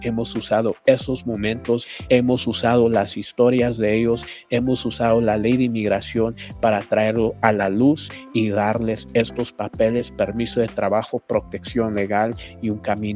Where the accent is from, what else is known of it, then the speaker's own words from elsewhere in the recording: Oaxaca, Mexico; born there; moved away; somos abogados, muchos de nosotros, inmigrantes. Yo personalmente nací en México, Oaxaca, vine aquí con menor de edad.